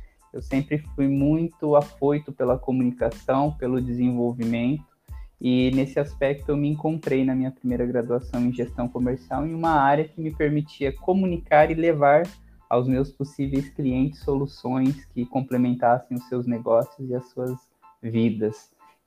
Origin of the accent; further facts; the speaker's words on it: Londrina, Paraná, Brazil; Tenho 26 anos de idade, sou natural de Londrina, no estado do Paraná, local onde eu ainda tenho o prazer de residir